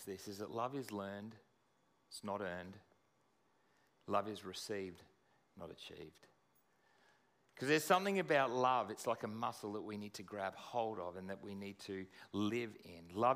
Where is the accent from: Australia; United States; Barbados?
Australia; now in London, United Kingdom; in London, and everyone, as happens here as well, everyone went away on holidays, and I'm from Australia